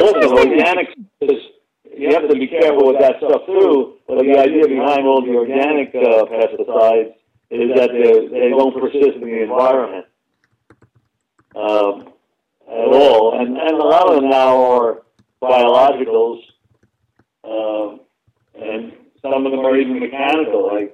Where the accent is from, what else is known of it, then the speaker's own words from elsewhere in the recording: Long Island, New York, United States; I'm a native New Yorker, Long Island, New York City. Well, I was born in New York City, but I've always lived on Long Island.